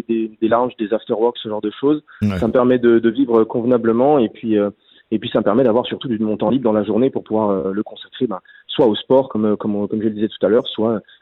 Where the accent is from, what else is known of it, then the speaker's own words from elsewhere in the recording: Auvergne-Rhône-Alpes, France; on est de Haute-Savoie tous les deux